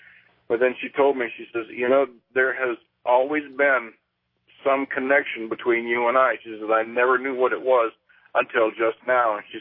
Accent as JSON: {"language": "English", "town": "San Diego", "region": "California", "country": "United States", "tie": "born there", "said": "I was born in San Diego, and this was in Mississippi area."}